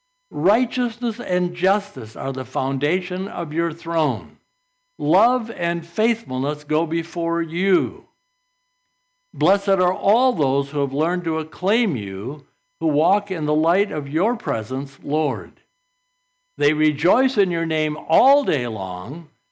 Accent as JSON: {"language": "English", "town": "Saginaw", "region": "Michigan", "country": "United States", "tie": "born or raised there", "also_born_or_lived": "St. Charles", "said": "when I grew up in Saginaw, nobody, and even in St. Charles, nobody was doing any of that kind of stuff."}